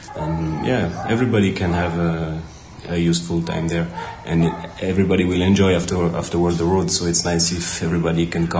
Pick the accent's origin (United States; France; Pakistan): France; English is a second language; now in Auroville, India; I come from France. I live also in India, and I came in Auroville